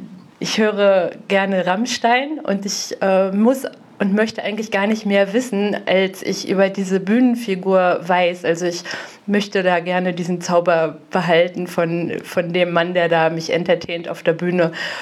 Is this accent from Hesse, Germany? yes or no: no; Grimmen, Mecklenburg-Vorpommern, Germany; Also ich bin aufgewachsen in Grimmen, ich habe in Greifswald studiert, viele Jahre in Rostock schon gearbeitet, wohne jetzt in Bad Doberan.